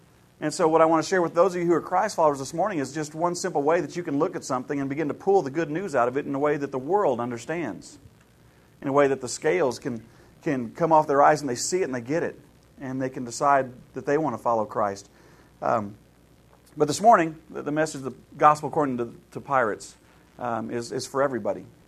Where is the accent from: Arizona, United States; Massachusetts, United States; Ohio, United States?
Ohio, United States; I grew up in Ohio in the 70s, which is a lot like growing up somewhere else in the 50s.